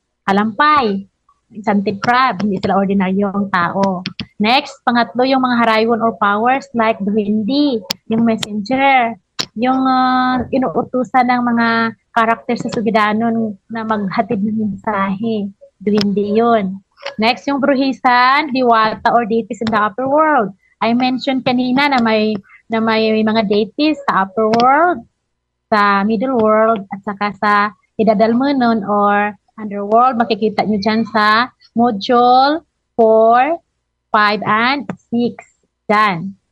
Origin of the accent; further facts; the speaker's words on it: Western Visayas, Philippines; May mga, kahit sa amin sa Panay Bukid noon, may mga pangalan yung mga musical instruments.